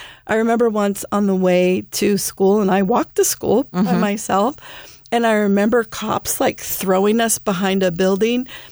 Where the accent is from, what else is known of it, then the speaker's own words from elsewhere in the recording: Carson, California, United States; I grew up in Carson, which is another story we'll get into.